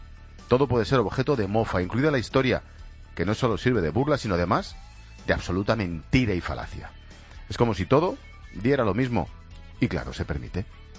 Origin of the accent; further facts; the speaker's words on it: Spain; si cumpliera los mismos siglos que nosotros siendo españoles